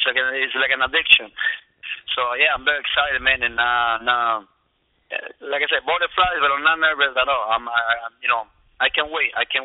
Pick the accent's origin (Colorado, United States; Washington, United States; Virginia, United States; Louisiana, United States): Louisiana, United States; New Orleans; You know, I grew up in Louisiana. I grew up in New Orleans. So I'm all about the humidity and all that stuff down there.